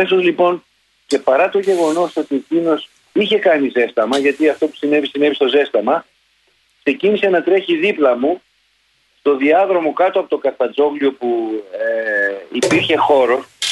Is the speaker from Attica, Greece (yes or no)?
yes; Peristeri, Attica, Greece; Όταν ήμουν μικρός και έπαιζα στις Ακαδημίες του Ατρομήτου στο Περιστέρι, όπου μεγάλωσα